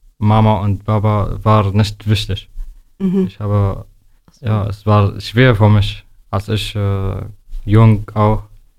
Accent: Dara, Daraa Governorate, Syria; German is a second language; now in Germany; Und bei uns in Dara, wenn jemand Hochzeit hat, er macht Party, wir machen Party in die Straße, ist normal bei uns.

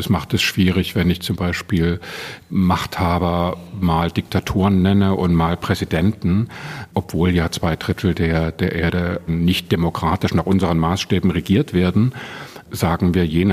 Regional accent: Leipzig, Saxony, Germany; born there; ich bin 1971 in Leipzig geboren und 1989 mit um den Ring gelaufen und habe mit demonstriert

